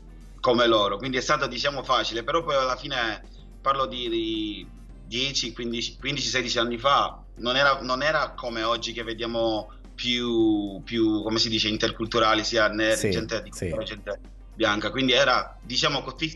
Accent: Ghana; now in Italy; sin da piccolo in Ghana cantavo

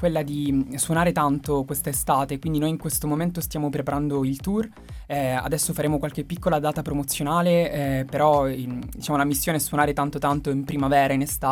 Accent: Carini, Sicily, Italy; Palermo è una città, per noi, non è la città in cui nasciamo, noi veniamo da Carini, quindi è un piccolo spostamento

